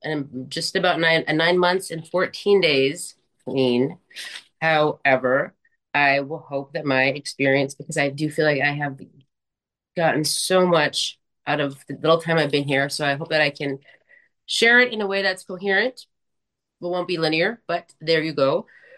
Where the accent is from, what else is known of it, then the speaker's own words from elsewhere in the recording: Minneapolis, Minnesota, United States; And so I'm 50, and I grew up in Minneapolis